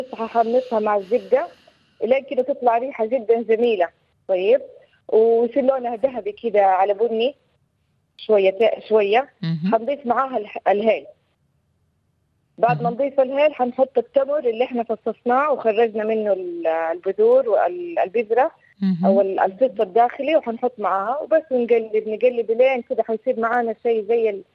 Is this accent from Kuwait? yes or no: no; Makkah Province, Saudi Arabia; الحيسة في مدينة في مكة عندنا، وهنا في جدة يسموها الحيسة